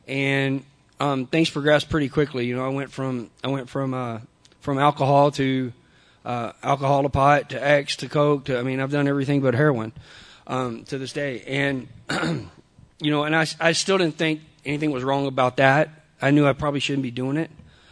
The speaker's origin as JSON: {"language": "English", "region": "Texas", "country": "United States", "said": "I'm from a really prehistoric part of Southeast Texas. I'm Cajun"}